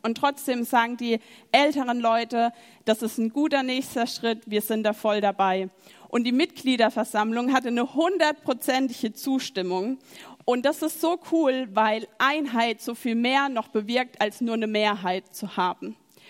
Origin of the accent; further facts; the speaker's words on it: Landau, Rhineland-Palatinate, Germany; dass ich Landau, dieses schöne Fleckchen Erde, als meine Heimat nennen darf.